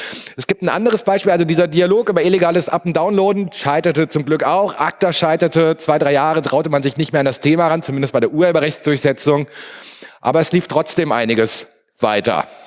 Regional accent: Germany; wir sind Deutsche, wir kennen das.

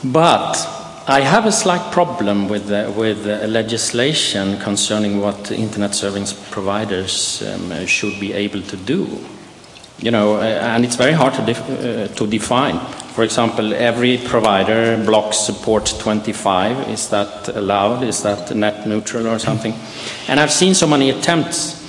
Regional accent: Sweden; I come from Sweden.

